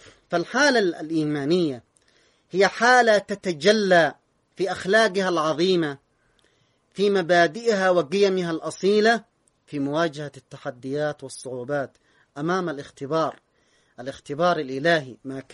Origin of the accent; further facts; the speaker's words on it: Yemen; بنيت عليه كل حياتي كيمني،